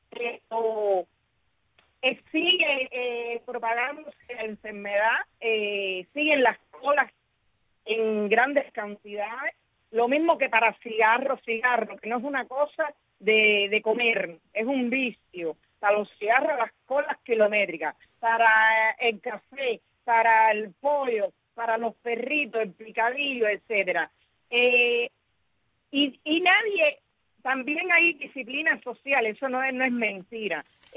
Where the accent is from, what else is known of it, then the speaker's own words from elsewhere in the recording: Cuba; Te voy a hablar como cubana y parte de este pueblo.